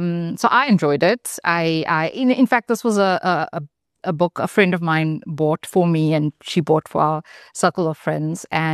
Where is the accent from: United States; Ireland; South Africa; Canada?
South Africa; I identify more strongly as South African